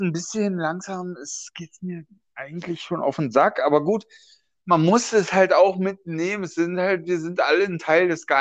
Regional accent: East Germany, Germany; Ja, aber ich komme ja selber auch aus der DDR.

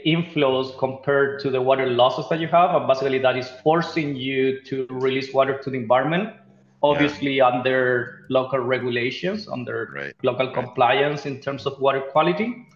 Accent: Chile; now in Panama; So, well, I'm from Chile.

